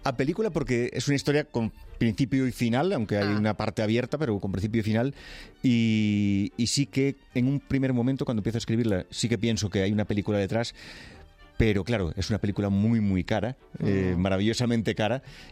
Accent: Noia, Galicia, Spain; born there; yo nací en Noia, en un pueblecito, en Galicia, al lado de Santiago de Compostela

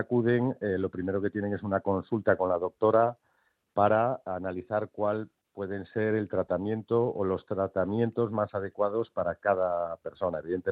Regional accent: Galicia, Spain; porque como buen gallego, ya sabes que como mínimo cada cosa son dos

